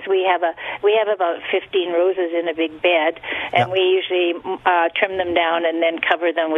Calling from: Regina, Saskatchewan, Canada

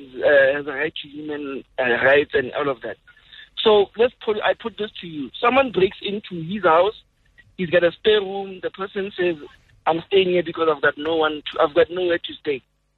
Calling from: Delmas, Mpumalanga, South Africa; Okay, I'm more from Delmas.

